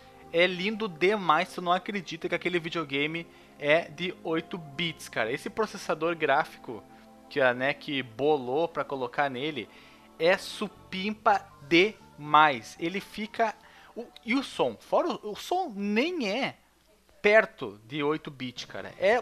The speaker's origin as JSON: {"language": "Portuguese", "town": "Bento Gonçalves", "region": "Rio Grande do Sul", "country": "Brazil", "said": "lá na minha cidade, Bento Gonçalves, Rio Grande do Sul"}